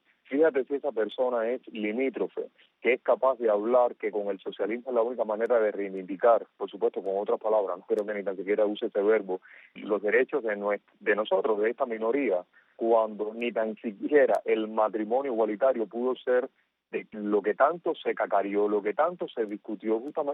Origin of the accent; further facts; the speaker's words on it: Cuba; porque yo soy cubano, no me siento de otra manera